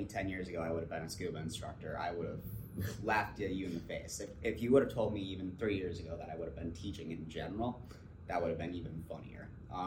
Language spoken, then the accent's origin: English; Minnesota, United States; Originally born and raised in Minnesota.